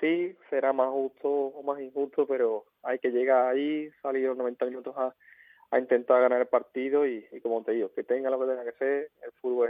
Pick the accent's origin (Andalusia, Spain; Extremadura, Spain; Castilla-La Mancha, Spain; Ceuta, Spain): Andalusia, Spain; Osuna; ni en los mejores escenarios hubiera esperado jugar un partido de ese nivel y de ese calibre aquí en mi pueblo.